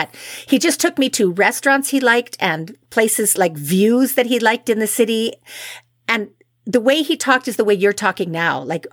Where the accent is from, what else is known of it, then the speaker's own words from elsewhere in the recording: Edmonton, Alberta, Canada; now in Calgary, Canada; I lived in Edmonton. I grew up in Edmonton. I started my acting career in Edmonton.